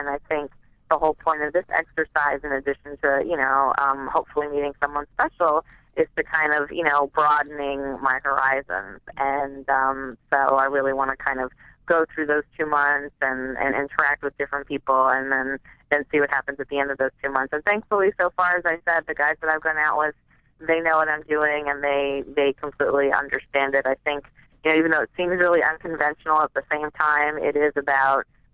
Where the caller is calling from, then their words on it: New York, United States; I'm calling from New York, New York.